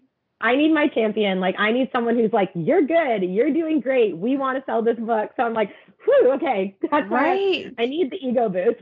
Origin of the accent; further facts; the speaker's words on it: Canada; I am a Canadian author